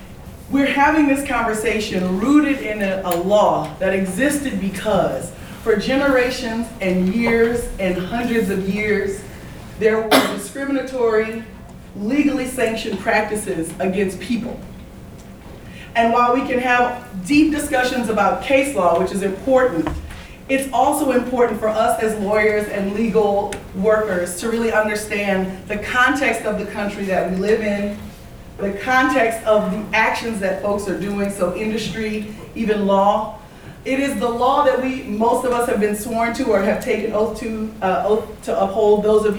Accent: Louisiana, United States; I am from St. Tammany Parish. I'm from just in between Slidell Incorporated and Lacombe Incorporated, a place called Bayou Vincent or Bayou Vincent. My family has been there since the 1770s.

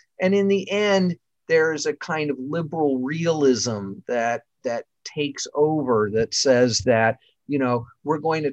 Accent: Houston, Texas, United States; very much a city kid growing up in Houston, right in the central city.

